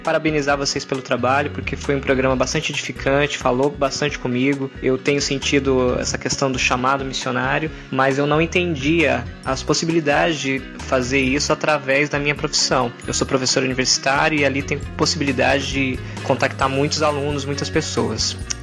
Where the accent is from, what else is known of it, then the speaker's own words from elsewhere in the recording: Corumbá, Mato Grosso do Sul, Brazil; eu sou da cidade de Corumbá, Mato Grosso do Sul, a região do Pantanal, a região, uma das regiões mais lindas do Brasil.